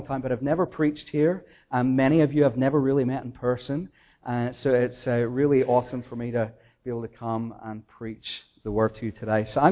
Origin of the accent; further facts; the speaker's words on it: Ireland; When I think back about my time growing up in Ireland, there were two doors that I remember.